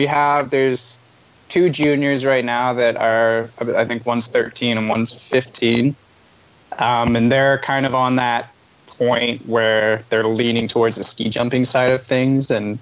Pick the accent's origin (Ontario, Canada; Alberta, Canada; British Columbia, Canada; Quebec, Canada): Alberta, Canada; Calgary; Born and raised in Calgary, Alberta.